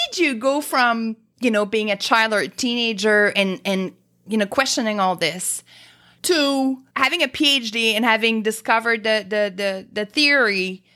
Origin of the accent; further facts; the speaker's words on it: Quebec City, Quebec, Canada; So I'm from Quebec City